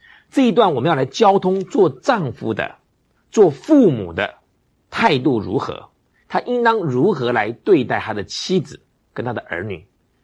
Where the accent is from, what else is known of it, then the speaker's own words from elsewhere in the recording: Taiwan; 这个是我们台湾人表达爱的方式。